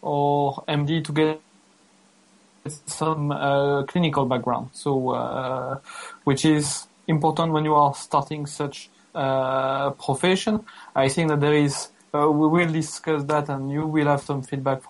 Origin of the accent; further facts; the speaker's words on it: Belgium; I'm from Belgium. So I'm practicing in an academic hospital in Brussels, which is the capital of Belgium.